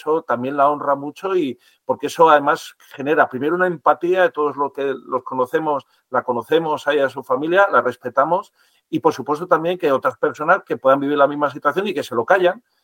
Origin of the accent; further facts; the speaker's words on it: Argentina; Es que lo estamos viendo también en mi país, en Argentina